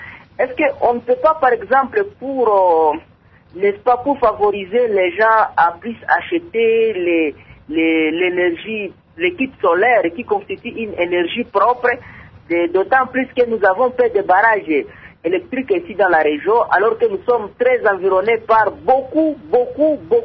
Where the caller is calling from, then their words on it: Butembo, North Kivu, DR Congo; J'ai dit, en fait, ici chez nous, à Butembo, nous sommes dans le Grand Nord, c'est une ville tellement commerciale.